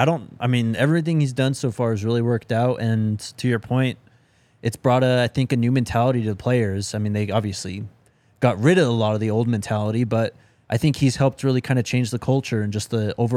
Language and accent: English; New Mexico, United States; But I mean, I grew up in New Mexico, so I had to find teams myself, which is why.